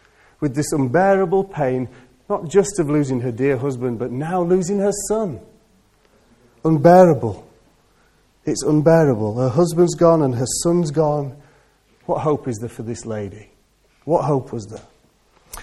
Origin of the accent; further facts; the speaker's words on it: United Kingdom; But you wanted to hold it together because we're British.